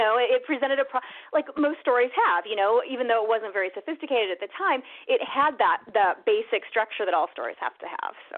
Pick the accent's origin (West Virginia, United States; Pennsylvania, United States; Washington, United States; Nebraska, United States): Nebraska, United States; And growing up in Nebraska, at least at that time, there was no film industry there at all.